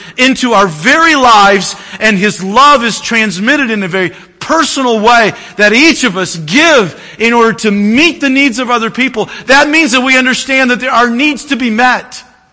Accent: the South, United States; I grew up in the South, so I can say that.

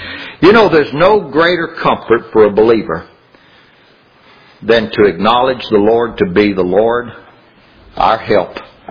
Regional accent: Louisiana, United States; I remember as a kid, growing up in South Louisiana.

